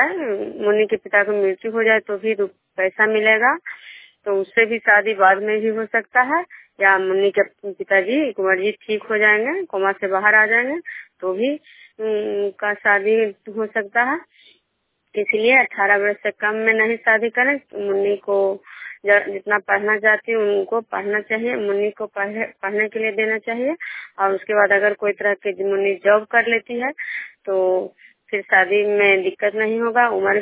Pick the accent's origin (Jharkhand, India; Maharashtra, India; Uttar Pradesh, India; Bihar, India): Bihar, India; Bishnupur; बिष्णुपुर ग्राम खजरा पंचायत नालंदा जिला नानोसा प्रखंड के निवासी हूँ।